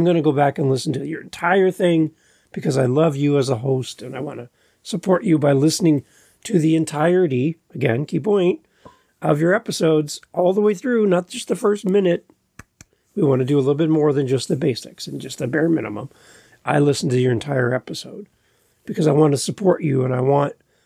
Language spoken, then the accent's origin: English; Canada; We have the American Idol, which is very American, and I'm Canadian, so American Idol, and The Voice.